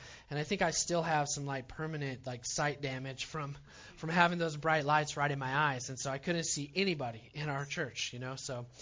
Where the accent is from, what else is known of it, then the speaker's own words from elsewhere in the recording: Oklahoma, United States; I grew up on an Indian reservation.